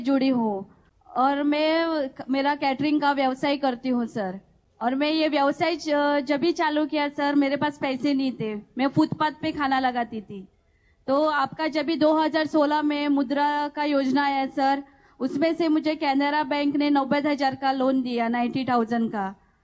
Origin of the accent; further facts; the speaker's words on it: Mumbai, Maharashtra, India; sir मैं मुंबई कांदिवली मुंबई से हूँ